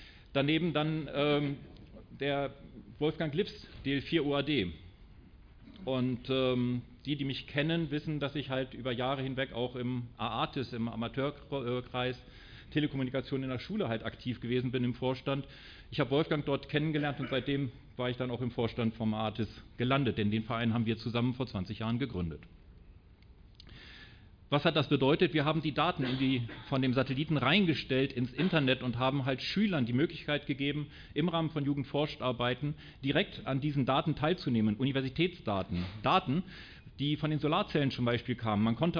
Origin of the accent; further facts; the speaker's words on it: Bremen, Germany; Und ich komme aus Bremen